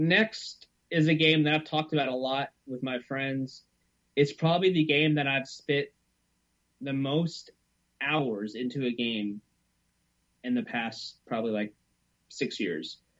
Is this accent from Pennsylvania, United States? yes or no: no; New Orleans, Louisiana, United States; also I'm from New Orleans, so it kind of had like that New Orleans kind of feel vibe